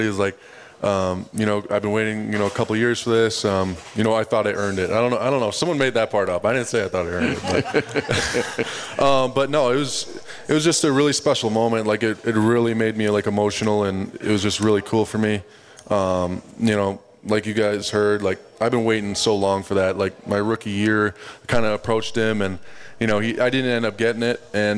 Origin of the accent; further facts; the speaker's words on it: West Sweden, Sweden; now in United States; our house, we live on a lake. You know, my parents still live there. Like, we grew up in West Sweden, yeah.